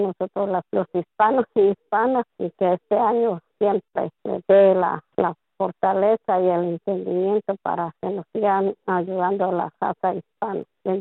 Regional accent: Guatemala; moved away; yo soy de Guatemala, entré con visa, gracias a Dios, ya voy para 22 años de que me vine

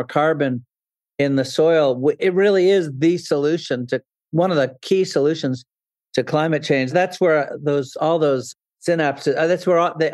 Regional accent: New Hampshire, United States; To set the stage, Robert, I grew up in New Hampshire

